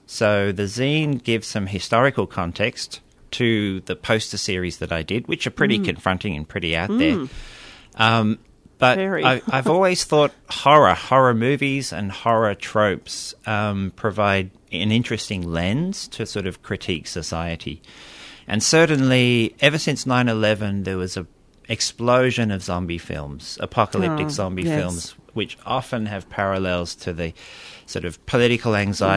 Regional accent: Australia; also born or lived in Liverpool; I was born in Liverpool in the UK, but grew up in Australia my whole life. So we migrated here when I was a little baby.

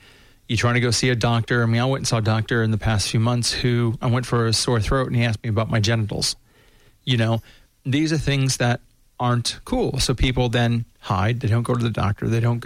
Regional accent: United States; And I can say this because I'm an American.

